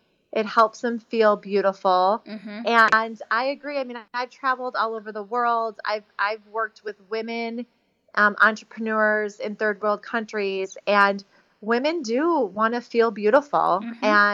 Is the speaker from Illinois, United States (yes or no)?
yes; Chicago, Illinois, United States; I was raised in Chicago.